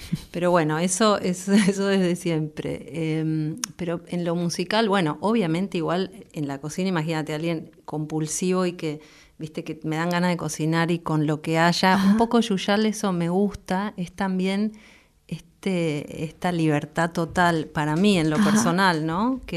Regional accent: Peru; moved away; yo tengo un papá peruano, ¿viste? Ajá. Crecí en Perú, pasé mi infancia ahí, después vine acá, después viví 10 años afuera.

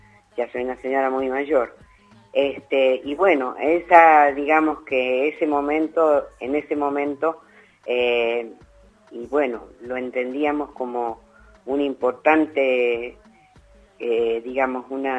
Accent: Argentina; en nuestra historia como pueblo argentino. Yo ya estoy muy grande

